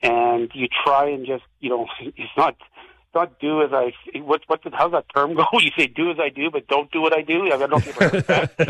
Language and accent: English; St. Louis, Saskatchewan, Canada; So when I was growing up in St. Louis, there was really, I grew up watching, you know, Guy Lafleur was my idol, right?